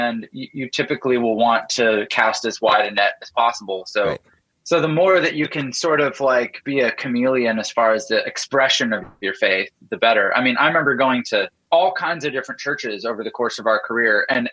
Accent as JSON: {"language": "English", "country": "Canada", "tie": "born or raised there", "said": "So I grew up in Canada and my dad is a pastor"}